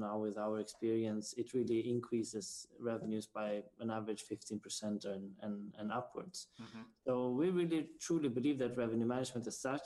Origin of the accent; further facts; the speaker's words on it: Sweden; And we have clients in Sweden, and which is my home country.